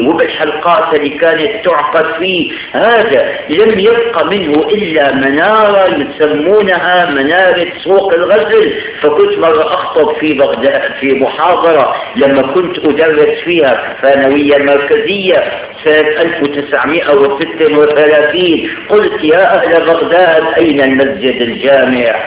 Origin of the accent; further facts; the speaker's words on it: Damascus, Damascus Governorate, Syria; هي كانت في عندنا بالشام